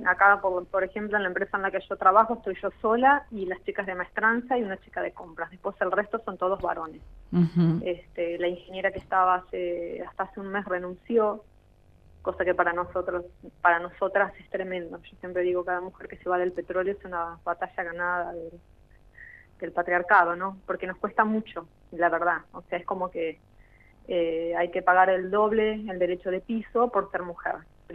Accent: Bahía Blanca, Buenos Aires Province, Argentina; now in Catriel, Argentina; trabajo acá en Catriel. La verdad que estoy de Bahía Blanca, pero bueno, el trabajo me trajo hasta acá.

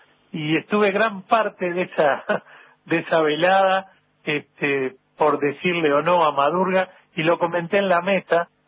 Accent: Uruguay; Pero como uno es uruguayo, hinchaba por los uruguayos.

